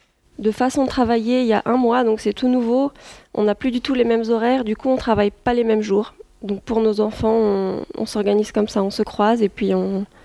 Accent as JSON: {"language": "French", "country": "France", "lives_now": "Geneva, Switzerland", "said": "j'ai fait mes études en France. Voilà, je suis française."}